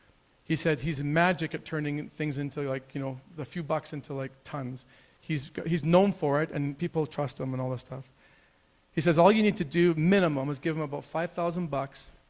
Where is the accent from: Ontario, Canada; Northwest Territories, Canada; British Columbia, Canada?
Northwest Territories, Canada; I was from the Northwest Territories